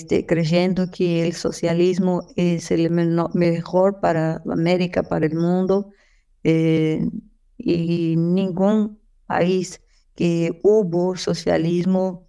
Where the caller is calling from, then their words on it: São Paulo, Brazil; Soy de San Pablo.